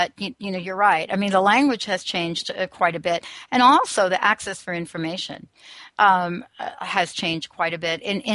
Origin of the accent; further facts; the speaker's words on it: Bronx, New York, United States; I grew up in the Bronx.